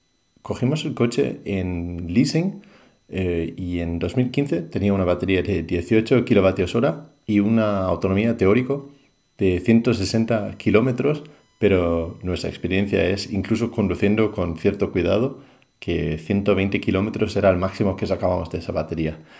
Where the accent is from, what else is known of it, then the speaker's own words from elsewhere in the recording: Denmark; now in Madrid, Spain; vivo en Madrid, soy originalmente de Dinamarca.